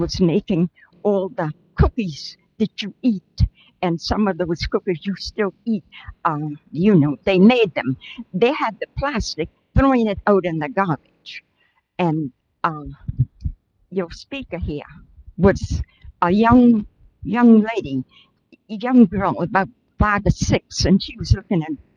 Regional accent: South Carolina, United States; moved away; also born or lived in New York; I grew up in South Carolina and moved to New York and traveled around several places in our world

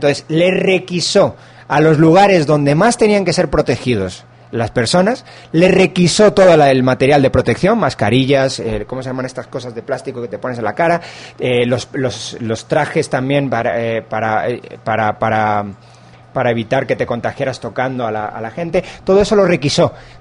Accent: Spain; O sea, para mí es una, como español, evidentemente, siento hasta vergüenza de esto.

